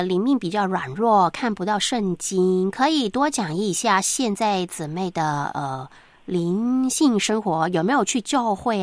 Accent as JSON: {"language": "Chinese", "country": "China", "said": "我们中国人"}